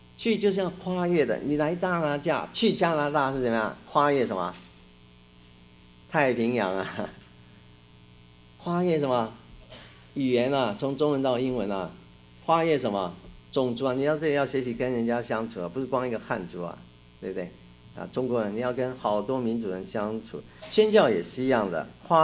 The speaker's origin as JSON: {"language": "Chinese", "country": "Taiwan", "said": "台湾人认为我是外省人，国内来知道我是台湾人。我的国语是跟山东人学的，山东老师"}